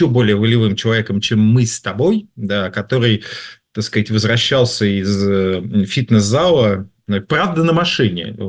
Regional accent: Moscow, Russia; Мы, простые москвичи, надеваем, так сказать, свои ботфорты

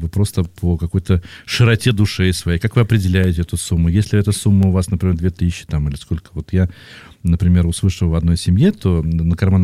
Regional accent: Moscow, Russia; так как мы живем в Москве, и мы больше опираемся на свой опыт, потому что мы москвичи

